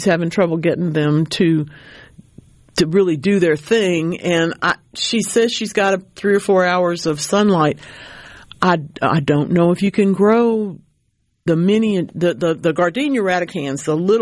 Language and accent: English; Oakland, California, United States; The high school students from my old hometown, I probably can't call it my hometown, but my old town of Oakland, California, are working into the field of exoplanet research.